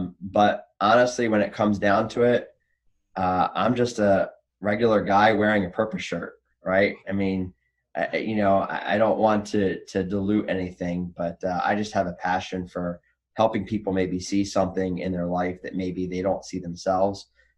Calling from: Macomb, Michigan, United States; Michigan. So we're about 40 minutes north of Detroit, in Macomb, Michigan.

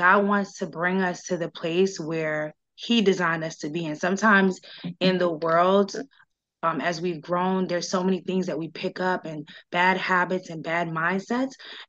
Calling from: Miami, Florida, United States; I am joining you from Miami, Florida, and I have been married for over 4 years.

